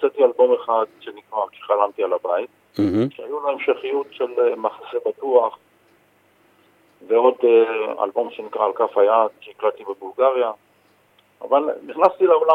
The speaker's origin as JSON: {"language": "Hebrew", "town": "Tel Aviv", "region": "Tel Aviv District", "country": "Israel", "tie": "born or raised there", "said": "אני נולדתי בשכונת שפירה למשפחה שעלתה מטורקיה"}